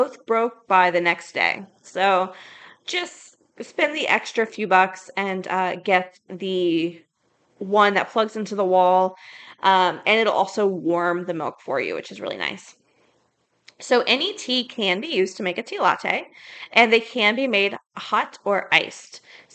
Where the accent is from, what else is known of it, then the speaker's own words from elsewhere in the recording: the South, United States; Just because I grew up in the South, we drink black tea.